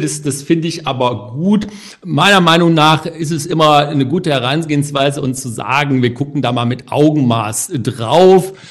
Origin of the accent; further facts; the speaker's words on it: Cologne, North Rhine-Westphalia, Germany; Ich bin ja in Köln geboren, zur Schule gegangen, Abitur gemacht.